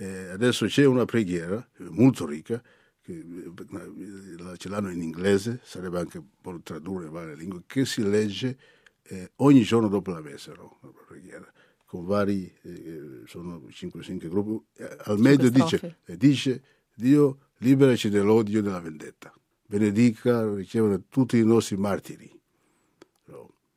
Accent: Angola; il mio paese, l'Angola, è stato uno degli ultimi, diciamo, a accedere all'indipendenza

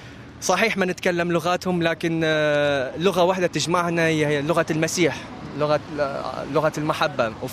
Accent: Iraq; now in France; مشاركتنا كعراقيين في يوم الشباب العالمي

